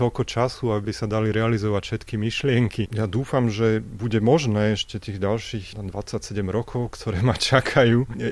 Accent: Bratislava, Bratislava Region, Slovakia; now in Germany; Ja som rodený Bratislavčan. Vyrastal vlastne na kraji Bratislavy, v malom rodinnom domčeku.

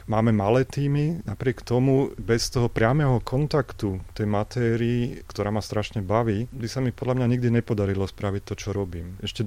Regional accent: Bratislava, Bratislava Region, Slovakia; now in Germany; Ja som rodený Bratislavčan. Vyrastal vlastne na kraji Bratislavy, v malom rodinnom domčeku.

